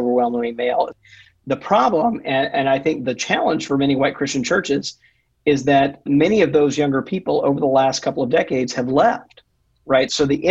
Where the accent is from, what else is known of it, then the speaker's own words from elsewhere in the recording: Mississippi, United States; even in my home state of Mississippi